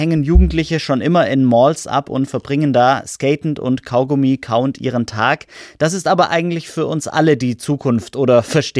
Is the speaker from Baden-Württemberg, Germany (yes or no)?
yes; Stuttgart, Baden-Württemberg, Germany; Ja, ich als Stuttgarter, ich kenne dann da vor allem